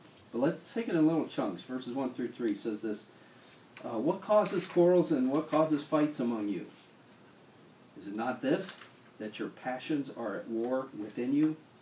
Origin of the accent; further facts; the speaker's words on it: Baltimore, Maryland, United States; I'm a city boy, she's a city girl. I grew up in Baltimore, Maryland